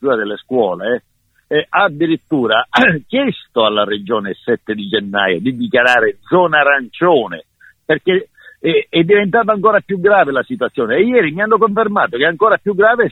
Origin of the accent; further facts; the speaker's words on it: Sicily, Italy; Però meglio diventare rossi una volta, si diceva dalle mie parti, che continuare a stare pavidi e ingialliti. Meglio rusciare che giannare. Dico in siciliano così ci capiamo tutti.